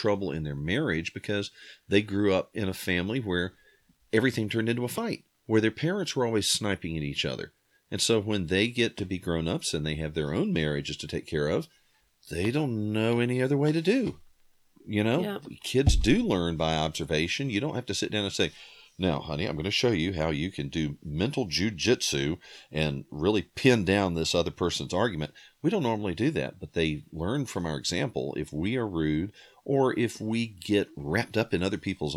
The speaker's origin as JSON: {"language": "English", "region": "the South", "country": "United States", "tie": "born or raised there", "said": "I grew up in the South, and we just had this kind of article of belief that people from up north are kind of rude and pushy"}